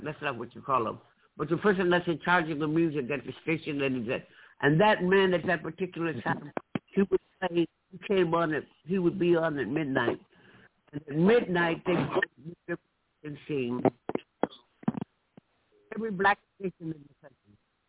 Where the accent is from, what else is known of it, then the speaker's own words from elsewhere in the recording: Detroit, Michigan, United States; born there; All my people were born down in Alabama. I was born in Detroit.